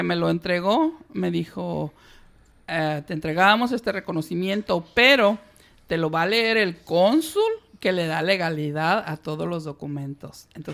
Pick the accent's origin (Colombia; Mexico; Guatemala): Mexico; Pueblo Nuevo, Guanajuato; yo, como mexicana, guanajuatense, neopoblana. Ese es mi gentilicio, neopoblana, de Pueblo Nuevo.